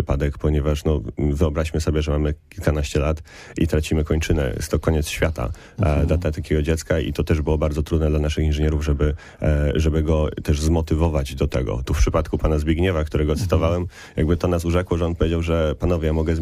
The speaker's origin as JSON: {"language": "Polish", "town": "Gostyń", "region": "Greater Poland Voivodeship", "country": "Poland", "said": "aczkolwiek ja z Gostynia pochodzę, więc jednak to jest wielkopolskie"}